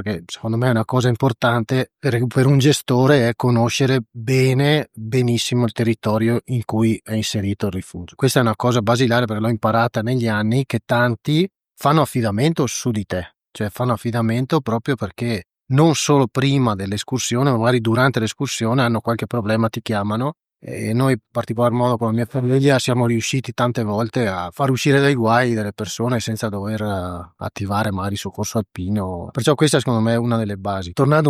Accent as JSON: {"language": "Italian", "town": "Agordo", "region": "Veneto", "country": "Italy", "said": "io sono originario di Agordo, qua nella valle sotto a noi."}